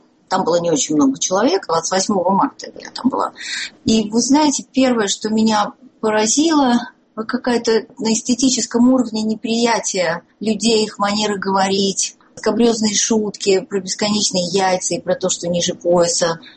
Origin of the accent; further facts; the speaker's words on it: Russia; accent: Russian; мой российский говор, то есть мое российское грамотное и правильное произношение